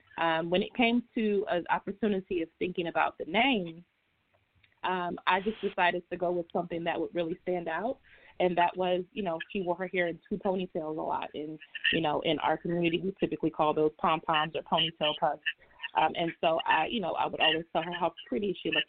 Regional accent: Chicago, Illinois, United States; now in Atlanta, United States; So I'm originally from Chicago, currently living in Atlanta with my family

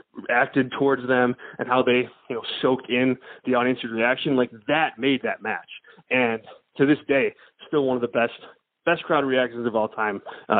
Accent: Chicago, Illinois, United States; The first one, you know, I'm from Chicago, was in the building that day.

